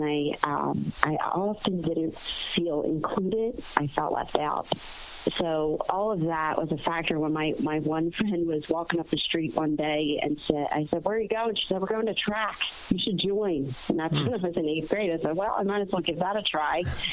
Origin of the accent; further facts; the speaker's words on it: Philadelphia, Pennsylvania, United States; Yeah, so because we grew up in Philadelphia, they didn't have charter schools back then.